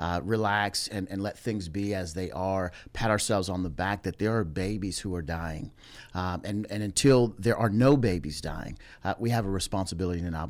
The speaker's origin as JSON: {"language": "English", "town": "Omaha", "region": "Nebraska", "country": "United States", "said": "originally from Omaha, Nebraska, so I think I brought some of the cold weather with me when I came."}